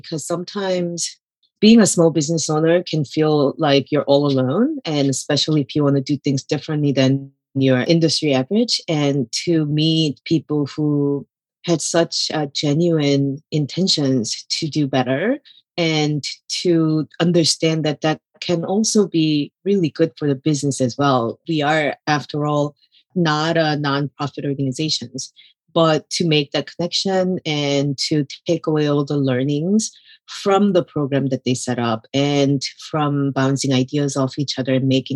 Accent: South Korea; English is a second language; now in Michigan, United States; I was born and raised in Korea, and then I immigrated to the United States and ended up in Michigan.

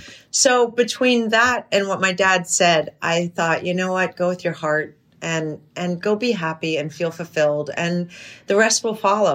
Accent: New Hampshire, United States; also born or lived in Europe / New York; I grew up in Europe and New York and New Hampshire.

